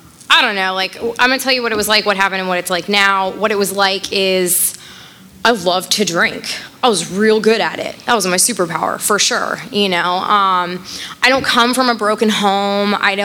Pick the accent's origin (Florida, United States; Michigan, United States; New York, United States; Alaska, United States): Florida, United States; Tampa; and like I said, I grew up in South Tampa. So I've been to Gasparilla every year since I was like knee high to a duck.